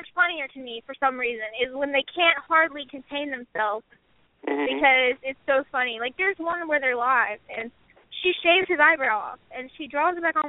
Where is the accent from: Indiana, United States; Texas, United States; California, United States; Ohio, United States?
Ohio, United States; Cincinnati; And I'm like, no, I came from Cincinnati.